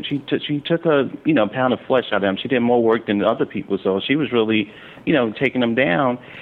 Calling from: Brooklyn, New York, United States; I'm calling from Brooklyn.

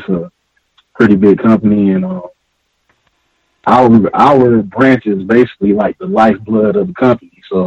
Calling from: Atlanta, Georgia, United States; Greetings, everyone. I'm calling you from Atlanta, Georgia.

